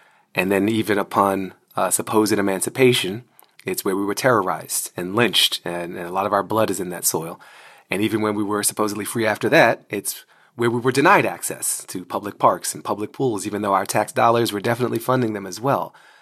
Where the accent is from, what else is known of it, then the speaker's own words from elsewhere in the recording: Washington, District of Columbia, United States; I grew up in Washington, D.C., very much in the city, but also very close to public parks.